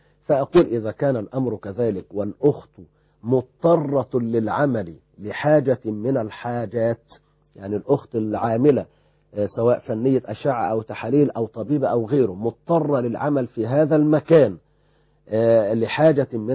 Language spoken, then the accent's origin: Arabic; Egypt